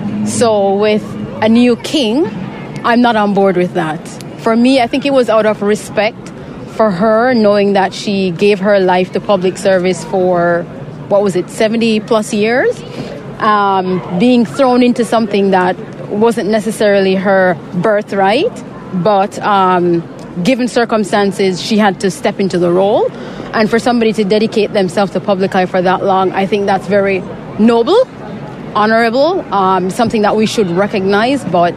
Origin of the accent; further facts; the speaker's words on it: Canada; Being Canadian and also of Jamaican heritage, I don't think they fit into current society.